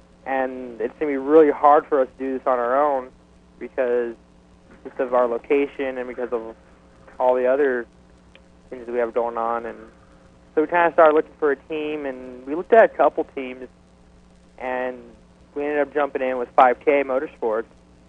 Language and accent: English; Aztec, New Mexico, United States; I'm from Aztec, New Mexico.